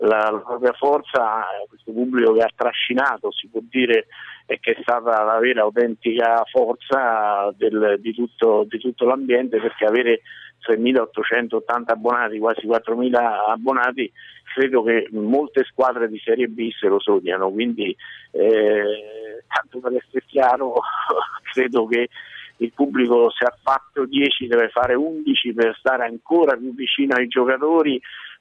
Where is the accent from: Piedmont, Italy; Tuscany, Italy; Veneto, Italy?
Tuscany, Italy; Siena; now in Terni, Italy; da senese autentico, pur vivendo a Terni da oltre 50 anni.